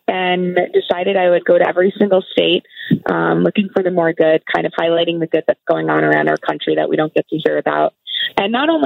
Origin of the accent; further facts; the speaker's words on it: New York, United States; So I am from New York, and a couple of years ago I was living and working in New York City